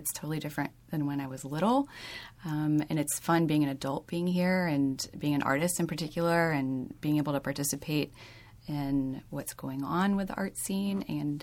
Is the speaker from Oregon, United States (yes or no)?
no; Atlanta, Georgia, United States; also born or lived in Michigan / Chicago; I grew up in Midtown and Ansley Park area. It was great, although there weren't very many kids around downtown at that time.